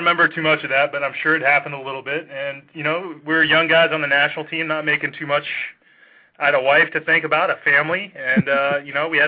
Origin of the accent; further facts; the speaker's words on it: San Diego, California, United States; I grew up in San Diego, and so I love that opportunity for the sport to grow in that direction.